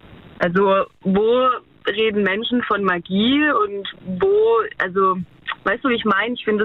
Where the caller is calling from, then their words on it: Emmendingen, Baden-Württemberg, Germany; Emmending bei Freiburg.